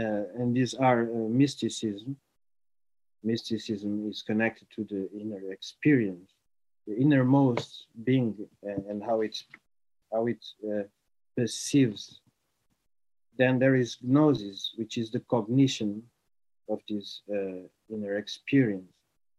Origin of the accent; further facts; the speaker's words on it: Portugal; English is a second language; I am from Portugal, as it has been said. You might notice it from my accent.